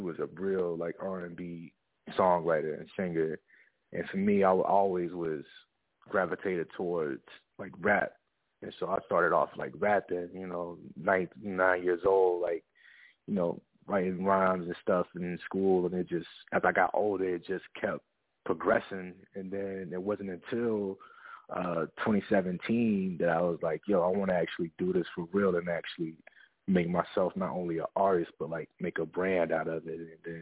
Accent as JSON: {"language": "English", "town": "Valdosta", "region": "Georgia", "country": "United States", "said": "I'm from Valdosta, Georgia, a little over 3 hours south of Atlanta."}